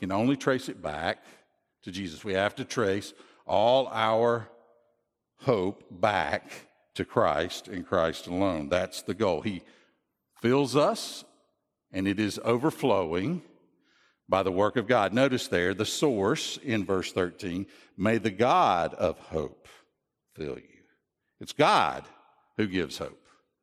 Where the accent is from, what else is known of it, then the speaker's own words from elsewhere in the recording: Chattanooga, Tennessee, United States; Recently, I heard the story of a guy who's actually buried in my hometown, Chattanooga, Desmond Doss.